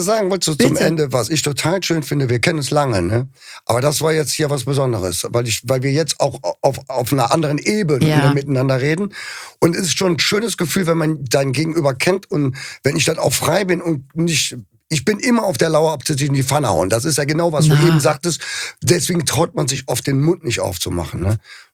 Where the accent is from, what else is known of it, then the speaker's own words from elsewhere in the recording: Cologne, North Rhine-Westphalia, Germany; ich komme aus Ehrenfeld, ich lebe jetzt nicht besonders toll, ich habe da ein kleines Häuschen